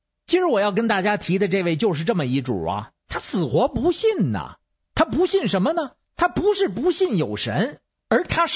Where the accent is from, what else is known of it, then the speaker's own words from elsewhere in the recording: Beijing, China; 各位听众好，